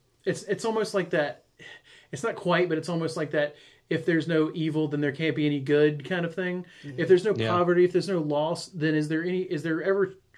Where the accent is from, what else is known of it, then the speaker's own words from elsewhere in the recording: the South, United States; It's trek. But I'm from the South, so I get to say track.